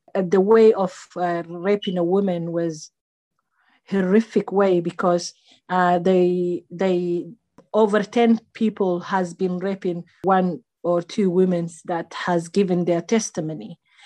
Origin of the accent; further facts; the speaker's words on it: Eritrea; now in London, United Kingdom; Yes, I am originally from Eritrea.